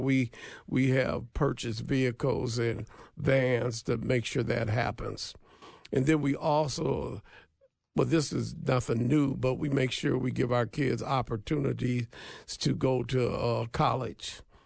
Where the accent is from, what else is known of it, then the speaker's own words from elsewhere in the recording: Minneapolis, Minnesota, United States; And that's a lot different from when I grew up in North Minneapolis.